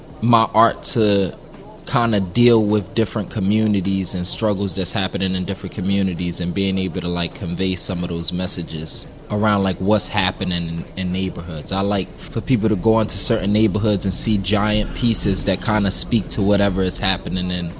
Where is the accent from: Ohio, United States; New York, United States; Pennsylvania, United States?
Pennsylvania, United States; Philadelphia; I'm from North Philadelphia.